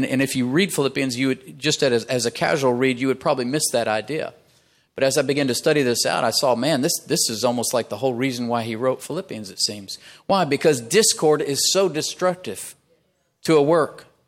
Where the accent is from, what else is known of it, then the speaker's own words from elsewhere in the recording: Texas, United States; I'm from Texas.